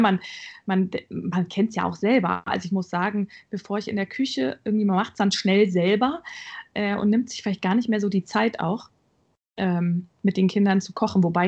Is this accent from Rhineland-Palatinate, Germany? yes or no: no; Bavaria, Germany; wir sind ja beide in Bayern groß geworden und für mich gehört es zu meiner Kindheit dazu